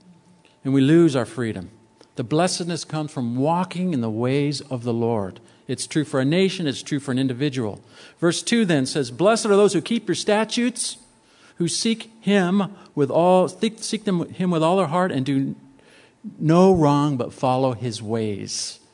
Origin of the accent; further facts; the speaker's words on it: San Diego, California, United States; Now, I grew up in San Diego.